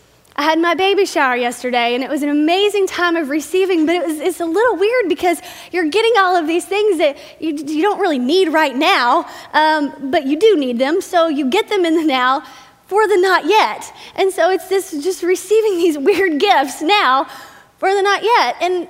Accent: Texas, United States; I grew up in Texas, and Texas Christmases are just a little bit different than maybe some of the Christmases that you have experienced up here.

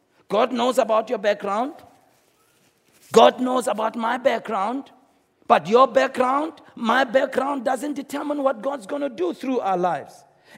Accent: Soweto, Gauteng, South Africa; You know, I was raised in Soweto. My parents came into Soweto in the first year in which I was born, which is 1961. I was just a few months old, you know.

